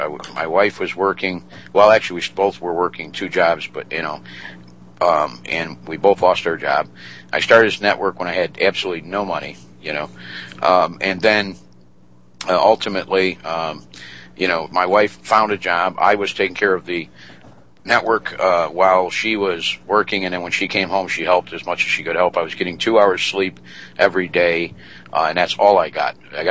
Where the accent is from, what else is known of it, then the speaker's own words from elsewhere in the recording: United States; As an American, I believe what I do as an American. You know, I love my country.